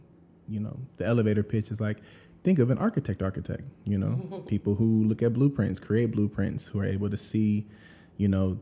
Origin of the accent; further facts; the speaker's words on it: Georgia, United States; You know, I'm from Georgia, and, you know, Black folks and white folks alike are raised together, right?